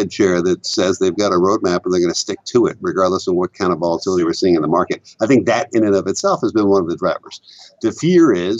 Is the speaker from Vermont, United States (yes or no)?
yes; Vermont, United States; growing up in Vermont, you're pretty close to the Canadian border.